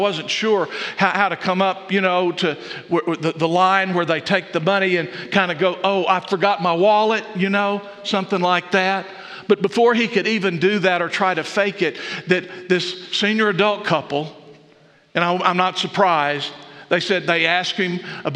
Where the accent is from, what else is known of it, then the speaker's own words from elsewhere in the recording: San Antonio, Texas, United States; I was from Texas, San Antonio. We were visiting our relatives in Amarillo.